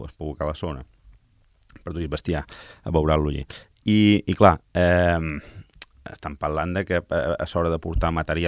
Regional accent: Barcelona, Catalonia, Spain; born there; Jo he nascut també a Barcelona, per casualitats de la vida, perquè just va ser néixer, vaig tornar cap aquí, però casualitat, sí.

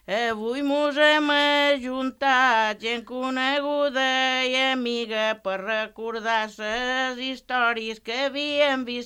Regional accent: Balearic Islands, Spain; Som de la Mola però som d'aquí baix.

